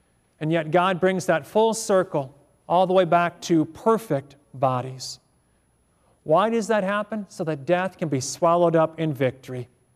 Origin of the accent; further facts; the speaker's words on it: Illinois, United States; and we grew up in Illinois.